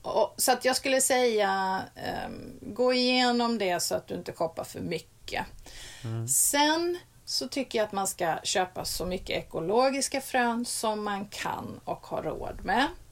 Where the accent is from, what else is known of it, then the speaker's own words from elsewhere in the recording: Skåne, Sweden; Ja, alltså jag som skåning då, så har jag ju fördomar hur det ser ut på en ö utanför Stockholm